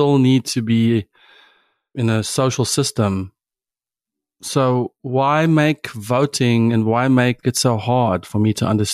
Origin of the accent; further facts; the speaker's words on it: South Africa; now in United States; as a South African driving around in the United States, I've been here for 20 plus years, so I'm an American citizen